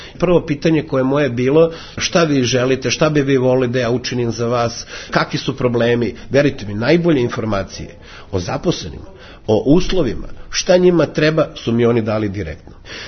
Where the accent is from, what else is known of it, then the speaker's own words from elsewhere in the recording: Belgrade, City of Belgrade, Serbia; ja sam rođen u Beogradu, školovao se u Beogradu i roditelj sam